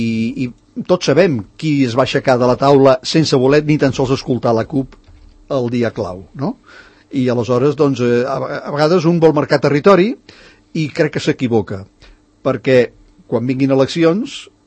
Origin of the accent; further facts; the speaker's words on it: Catalonia, Spain; coneixem com som els catalans